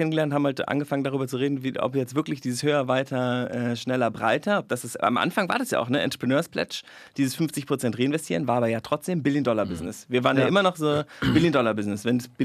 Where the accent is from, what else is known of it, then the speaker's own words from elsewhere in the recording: Hamburg, Germany; born there; ich bin in Hamburg geboren